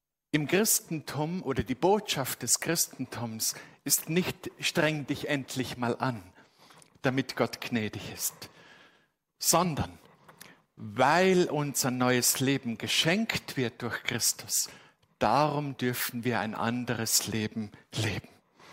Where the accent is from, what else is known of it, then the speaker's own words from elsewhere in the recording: Austria; ich bin aufgewachsen in Österreich als Kind eines Missionars